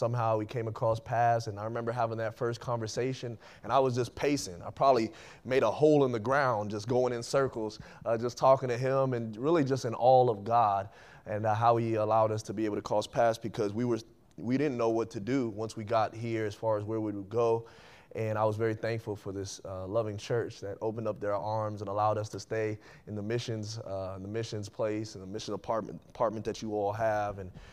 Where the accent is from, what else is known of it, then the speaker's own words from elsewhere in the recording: Dayton, Ohio, United States; the Lord had led us to come back to my hometown of Dayton, Ohio, and to be able to see a church planted in what I believe is the darkest, the most needy part of the city, which was the west side of Dayton, especially the area where I grew up in.